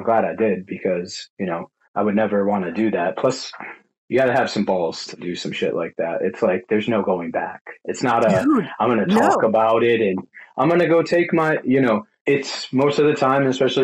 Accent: Connecticut, United States; So I'm from Connecticut. Growing up, we lived, I would say, lower middle class.

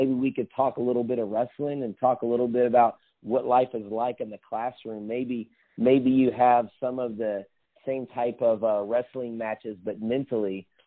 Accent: Texas, United States; also born or lived in Florida; I wasn't born here. I was actually born in Florida. I came to Texas with my parents, didn't have a choice, but man, I'm so glad we moved here when I was

